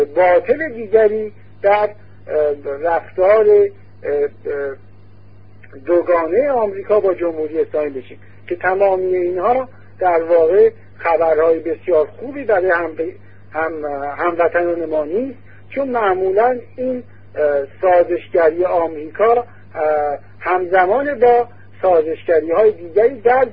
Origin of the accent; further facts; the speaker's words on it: Iran; ما همه ایرانی هستیم